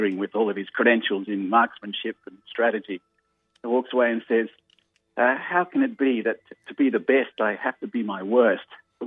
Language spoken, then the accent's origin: English; Australia; moved away; Both of us were born and raised in Australia, but both of us lived for a long time overseas.